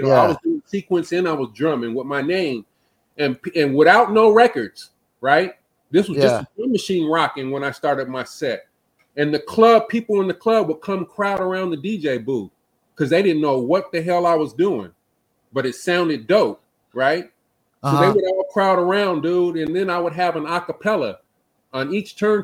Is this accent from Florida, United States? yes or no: no; San Diego, California, United States; I'm coming from San Diego.